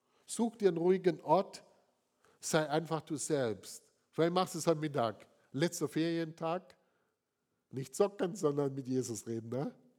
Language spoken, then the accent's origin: German; Southern Germany, Germany; ich war jetzt in Süddeutschland, da bin ich aufgewachsen in meiner Heimat